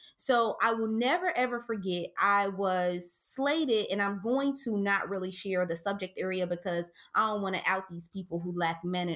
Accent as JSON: {"language": "English", "town": "Cincinnati", "region": "Ohio", "country": "United States", "tie": "born or raised there", "said": "I'm from Cincinnati, and I grew up in Wind Terrace."}